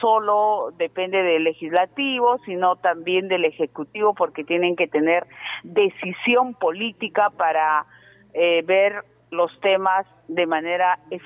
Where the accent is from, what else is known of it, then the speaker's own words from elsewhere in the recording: Peru; primeramente sentirnos orgullosos como peruanos, es hermoso